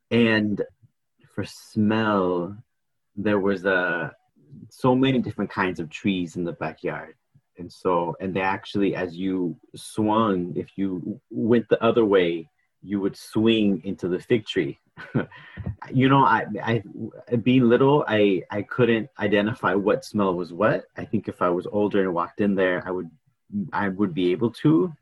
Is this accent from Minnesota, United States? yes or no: no; California, United States; For me, I grew up in Orange County land, which is not very far from here, from Long Beach.